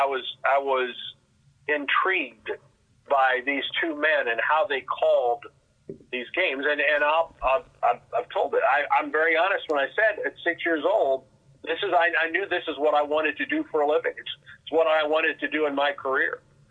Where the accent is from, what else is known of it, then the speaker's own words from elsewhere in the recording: Illinois, United States; Growing up in Southern Illinois and growing up near St. Louis, Missouri, and listening to Cardinal games since I was a toddler.